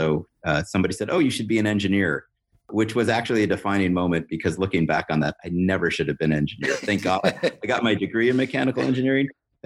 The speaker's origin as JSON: {"language": "English", "country": "United States", "said": "And it was eye-opening as an American, because I also thought a lot of the things that just worked here in the U.S. don't work in Europe."}